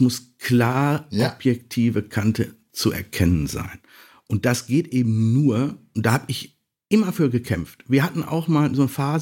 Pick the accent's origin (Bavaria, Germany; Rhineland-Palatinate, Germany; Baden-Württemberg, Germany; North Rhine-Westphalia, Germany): North Rhine-Westphalia, Germany; Dortmund; Klar, ne, als Dortmunder